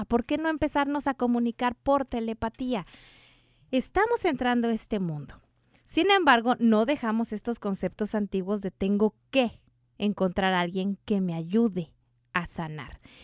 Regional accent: Mexico City, Mexico; yo crecí en la Ciudad de México

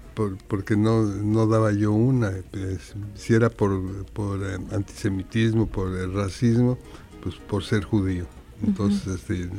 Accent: Mexico City, Mexico; born there; Y en ese medio nací yo, nací en la Ciudad de México. Nací en lo que es la Colonia Condesa.

